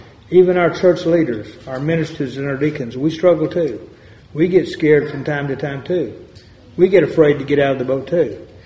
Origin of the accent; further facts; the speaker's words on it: Lubbock, Texas, United States; a good friend of mine there in my hometown of Lubbock, he lost his wife also